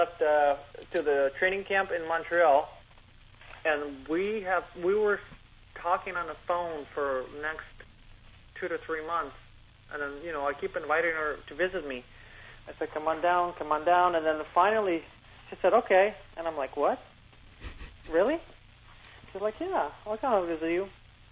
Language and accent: English; Moscow, Russia; I'm coming from Moscow. It's a bigger than New York City.